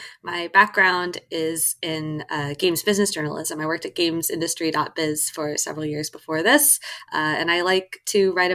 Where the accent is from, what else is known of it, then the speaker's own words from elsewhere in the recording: Kansas, United States; So I was raised Catholic from the Midwest. I'm from Kansas. I grew up in a very, very Catholic city.